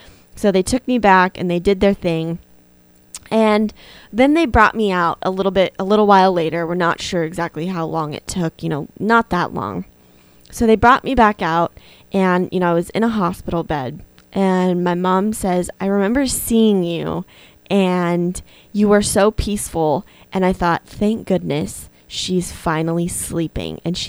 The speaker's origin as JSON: {"language": "English", "town": "Kingman", "region": "Arizona", "country": "United States", "tie": "born or raised there", "said": "So we left off with me being in my hometown of Kingman at the emergency room with my mom and dad."}